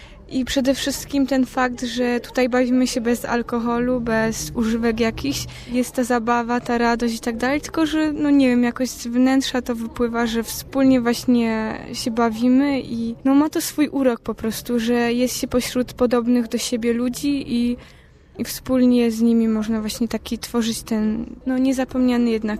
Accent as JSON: {"language": "Polish", "town": "Tęczyn", "region": "Lesser Poland", "country": "Poland", "said": "też podobnie jak koleżanka jestem z Tęczyna"}